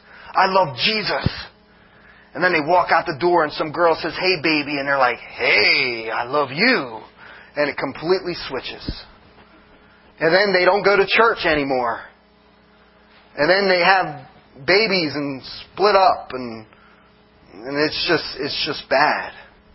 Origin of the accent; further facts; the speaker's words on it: Millville, United States; Well, I was waiting for somebody to say Millville, but I'm from Millville.